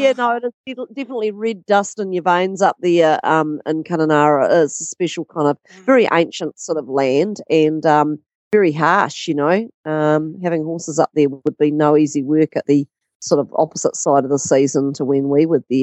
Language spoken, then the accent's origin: English; New Zealand; And I come from New Zealand